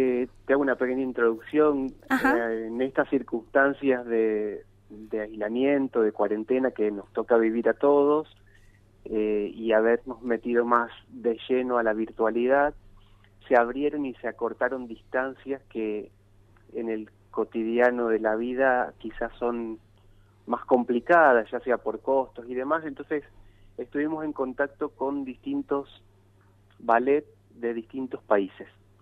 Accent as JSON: {"language": "Spanish", "town": "Casilda", "region": "Santa Fe", "country": "Argentina", "lives_now": "Buenos Aires, Argentina", "said": "Yo soy casildense."}